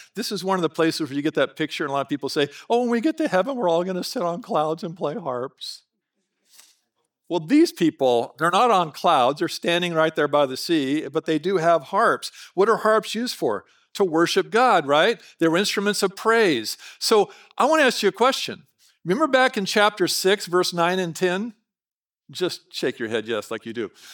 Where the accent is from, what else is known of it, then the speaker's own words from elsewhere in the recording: Oregon, United States; When I was growing up in Southern Oregon, we'd go water skiing all the time